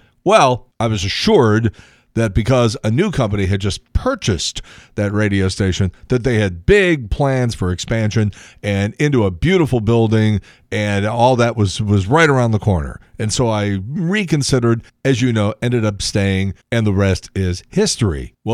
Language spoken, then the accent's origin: English; Midwest, United States; I've never been to St. Louis, but I am from the Midwest. And so you know, I'm not really crazy being this far away from home. I'm way out east here.